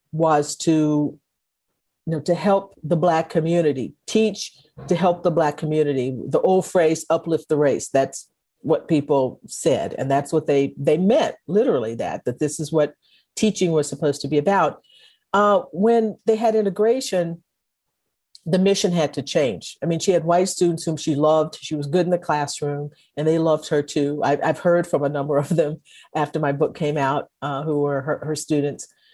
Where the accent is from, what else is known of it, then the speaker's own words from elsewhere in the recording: Texas, United States; I've thought of myself as a Texan connected to that place